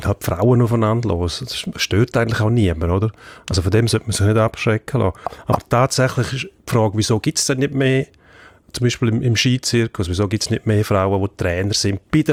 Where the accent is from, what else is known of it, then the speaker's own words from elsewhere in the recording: Switzerland; Das sehen wir bei uns in der Schweiz